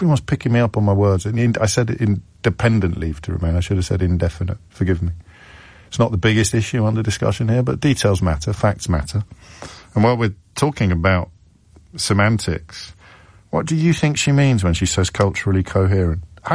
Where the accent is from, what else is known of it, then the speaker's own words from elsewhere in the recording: Ireland; Look, I'm Irish, and I can be a bit of a troublemaker